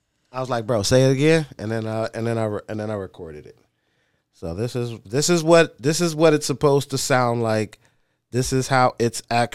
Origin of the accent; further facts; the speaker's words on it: England, United Kingdom; I'm saying I'm English, so I didn't know what the fuck he was saying.